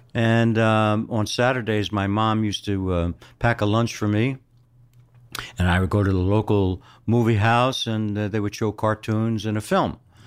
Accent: Philadelphia, Pennsylvania, United States; I am born and raised in Philadelphia, South Philadelphia.

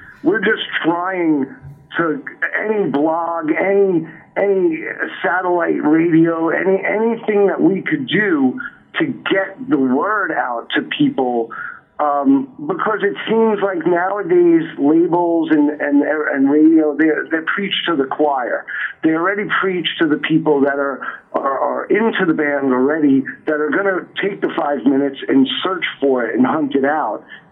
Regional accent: New York, United States; I grew up in New York, so it was the Village Voice or whatever, the Aquarian or whatever.

